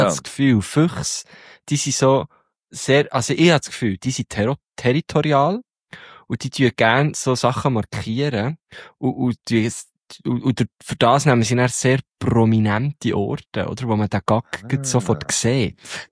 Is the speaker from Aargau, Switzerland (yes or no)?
no; Biel, Bern, Switzerland; now in Bern, Switzerland; ich bin jetzt in Bern daheim, aber ich komme aus Biel. Ich bin jetzt aus Biel heimgefahren